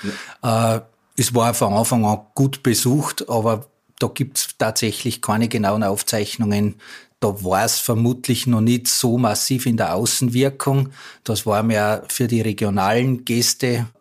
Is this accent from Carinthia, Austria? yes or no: no; Resslern, Styria, Austria; Der Ortsteil, wo ich aufgewachsen bin, Resslern